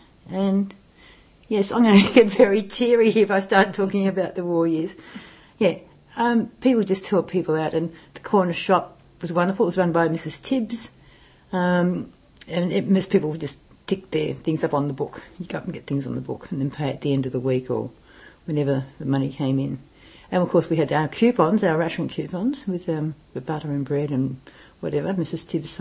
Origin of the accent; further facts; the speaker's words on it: Glebe, New South Wales, Australia; Yes, I was born in Glebe and then, lived here until early 60s and then moved away. But so, yes, I was growing up during the war years in Sydney.